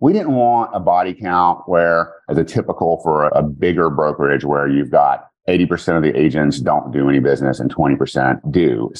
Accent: Louisiana, United States; Well, so I am from Louisiana, and my story is that I didn't graduate college.

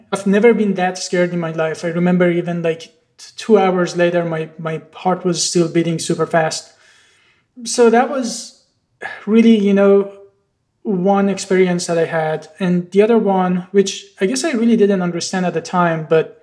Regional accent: Iran; English is a second language; moved away as an adult; So I'm originally from Iran. I did my undergrad there.

